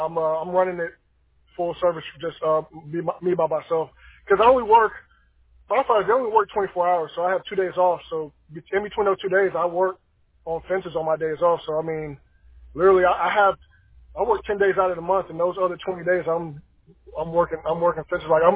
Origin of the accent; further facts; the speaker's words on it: Miami, Florida, United States; I'm originally from Miami, Florida, so I've done, all my family's out of Miami